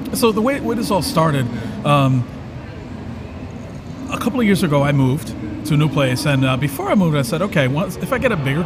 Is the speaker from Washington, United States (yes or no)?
no; Mount Vernon, New York, United States; I grew up in Mount Vernon, New York. So it's Mount Vernon, north of the Bronx.